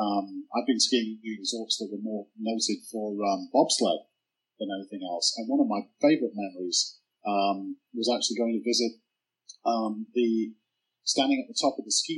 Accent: England, United Kingdom; for some of us growing up in Northern England, that really was our only option.

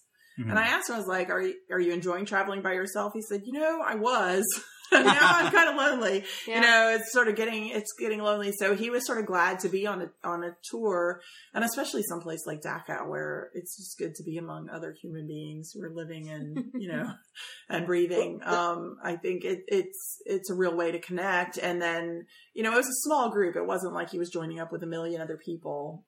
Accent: United States; And as an American, I just don't, we're just not used

